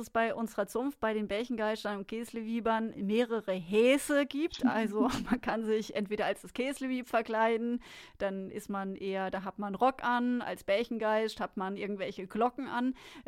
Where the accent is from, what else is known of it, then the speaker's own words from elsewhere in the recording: Münstertal, Baden-Württemberg, Germany; wir kommen beide aus dem Münstertal.